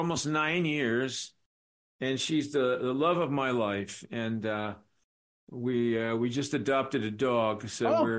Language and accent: English; New Rochelle, New York, United States; I grew up in New Rochelle, New York. Larchmont Woods, actually, is where I grew up, a very upper class suburb of New York City in Westchester County.